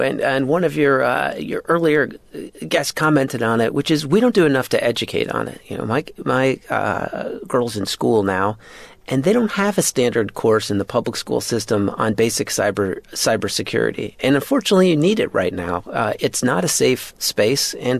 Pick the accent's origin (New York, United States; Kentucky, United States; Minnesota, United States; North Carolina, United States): New York, United States; when I grew up in New York in the 80s